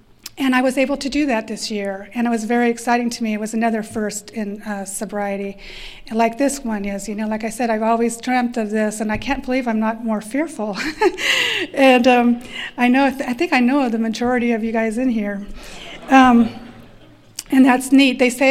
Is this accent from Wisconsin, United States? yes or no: no; Yucca Valley, California, United States; I'm an alcoholic from Yucca Valley, California.